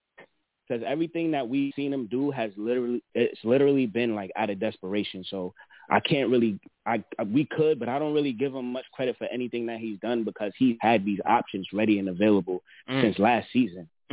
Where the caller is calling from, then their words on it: Queens, New York, United States; from Queens, man.